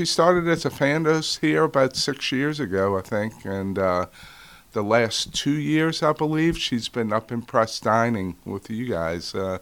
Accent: New Orleans, Louisiana, United States; moved away as an adult; No, I born and raised in New Orleans.

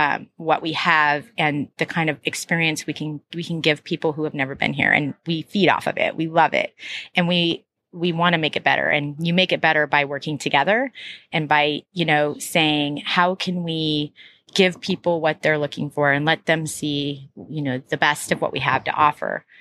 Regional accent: Troutdale, Oregon, United States; also born or lived in Portland; I was from Northeast Portland, but really grew up out in Troutdale.

